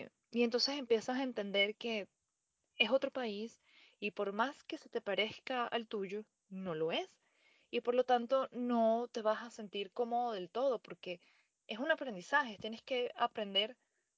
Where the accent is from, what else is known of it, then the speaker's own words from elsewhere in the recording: Venezuela; now in Costa Rica; como venezolana siento que tenemos aceptación dentro de esta cultura.